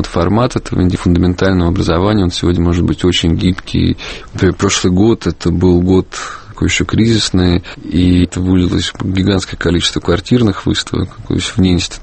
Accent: Voronezh, Voronezh Oblast, Russia; born there; Я родился в Воронеже, имею отношение к региональному искусству.

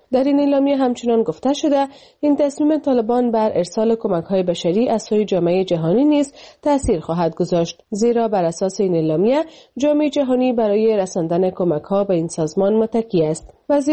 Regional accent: Afghanistan; now in Pakistan; ما از افغانستان و پاکستان مهاجرت کردیم به خاطر اینکه بتونیم به درس و تعلیم اینا دسترسی داشته باشیم

